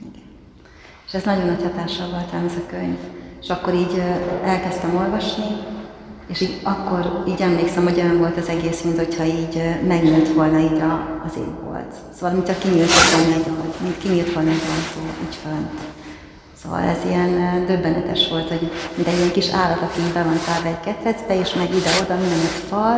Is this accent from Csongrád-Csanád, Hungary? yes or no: yes; Szeged, Csongrád-Csanád, Hungary; Szegeden nőttem fel, és hogy egy református családban minden vasárnap jártunk református istentiszteletre